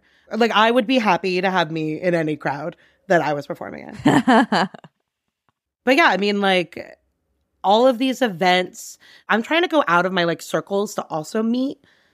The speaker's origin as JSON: {"language": "English", "region": "New York", "country": "United States", "tie": "born or raised there", "said": "Listener, if you could see me right now, know that I do not look like someone who would have really done well on Long Island."}